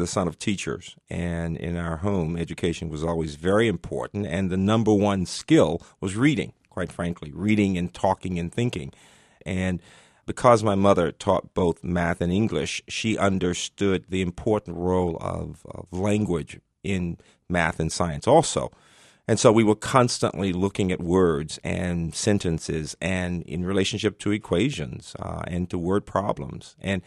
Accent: Birmingham, Alabama, United States; My great-great-grandfather was actually Polish during slavery in Alabama. I'm from Birmingham originally.

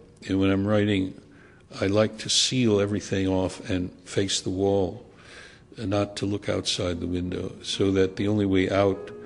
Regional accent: United States; I think really of myself as a national novelist, as I'm an American novelist writing about my country.

